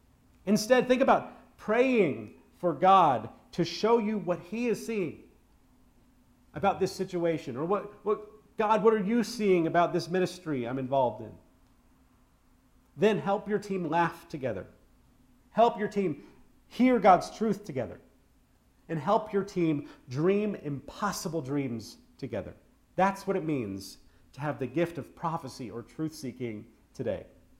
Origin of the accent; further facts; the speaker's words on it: Texas, United States; Or how about what Carlin took a shot at my home state? You know the good part about all those executions in Texas? Fewer Texans.